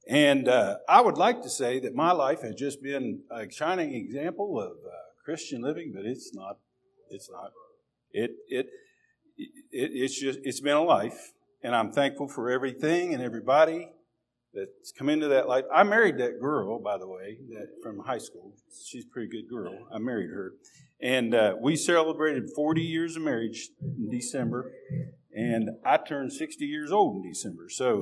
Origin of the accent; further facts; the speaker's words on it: Spencer, West Virginia, United States; I grew up in Spencer, over in Roane County. My mom raised six boys.